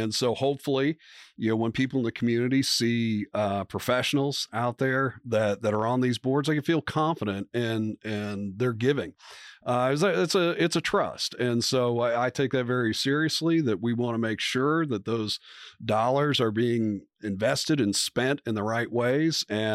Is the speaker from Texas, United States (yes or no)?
no; Columbia, Missouri, United States; born there; now in Manhattan, United States; I wasn't born here. I was born in Columbia, Missouri. But I call Manhattan home and I've been back since 2001.